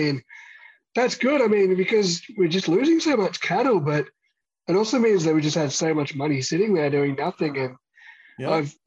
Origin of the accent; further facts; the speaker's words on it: Queensland, Australia; As a Queenslander, I'm chomping at the bit for Reed Marnie to pull on an Origin jersey.